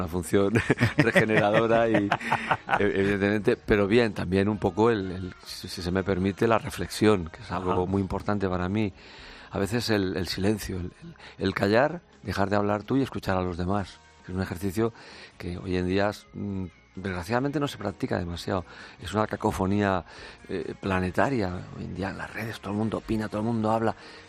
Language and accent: Spanish; Barcelona, Catalonia, Spain; mi ciudad es Barcelona, yo nací en Barcelona, y es una ciudad que adoro